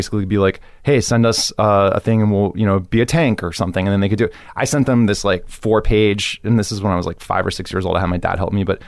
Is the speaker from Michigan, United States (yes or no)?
no; Miami, Florida, United States; Growing up in Miami is great.